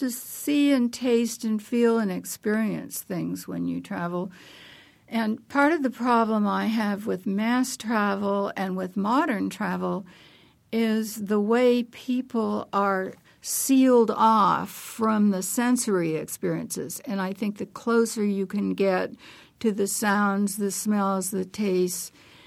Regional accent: Indiana, United States; well, this is my home state, and I've been to different parts of it

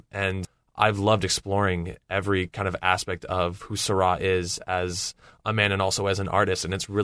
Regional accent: Louisville, Kentucky, United States; I'm actually from Louisville, Kentucky.

